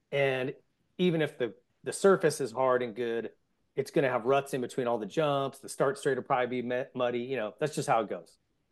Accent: Arizona, United States; I grew up in Arizona racing, and there is no such thing as mud.

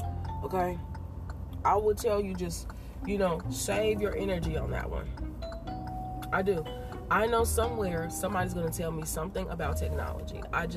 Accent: Tennessee, United States; I told you, I grew up in Tennessee.

